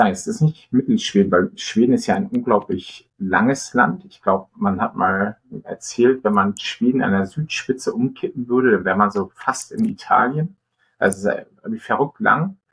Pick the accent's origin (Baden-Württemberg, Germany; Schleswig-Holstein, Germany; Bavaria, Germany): Schleswig-Holstein, Germany; Lübeck; ich komme ja ursprünglich aus Lübeck